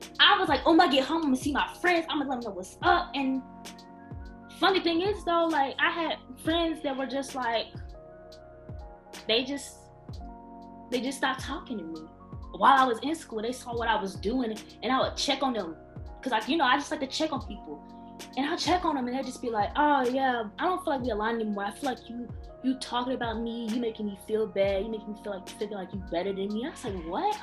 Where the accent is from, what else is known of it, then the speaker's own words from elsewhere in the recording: Rome, Georgia, United States; born there; also born or lived in Cobb County; I moved from Cobb County to Rome. I was born in Rome, but I spent 6 years living in Cobb County